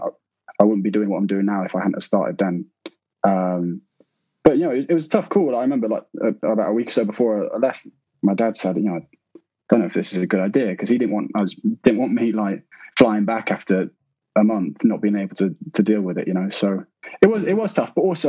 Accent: Oxford, South East England, United Kingdom; born there; also born or lived in Cyprus; I was born in Oxford because my dad worked at Bryce Norton, so so I'm kind of semi from Oxford

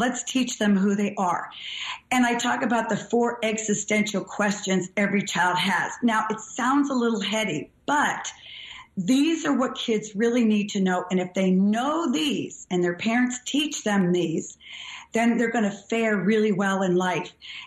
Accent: New England, United States; You know, I grew up in New England, and I said, if I have to live in the Midwest, I want my home to feel like New England.

